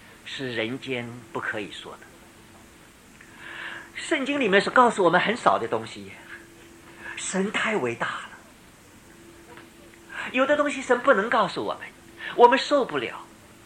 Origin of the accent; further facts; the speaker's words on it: China; 请你们原谅我，我从中国大陆来，我要对你们说诚实话。